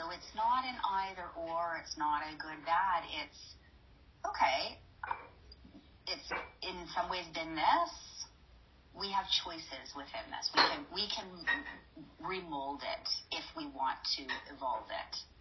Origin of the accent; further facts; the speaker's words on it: Canada; I mean, I'm Canadian, but certainly the U.S. has a reputation for being litigious